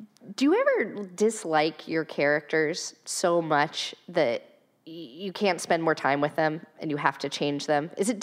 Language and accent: English; Virginia, United States; I grew up in Virginia, and it felt like you couldn't turn around without running into one of those roadside historical markers.